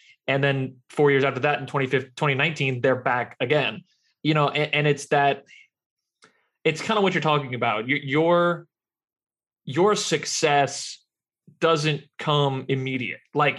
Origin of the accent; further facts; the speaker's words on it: Louisiana, United States; I grew up in Louisiana, was an LSU guy.